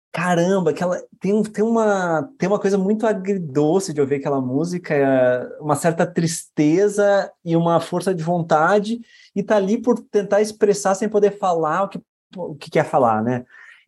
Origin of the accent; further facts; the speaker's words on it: Brazil; Primeiro lugar, porque a gente é brasileiro, né?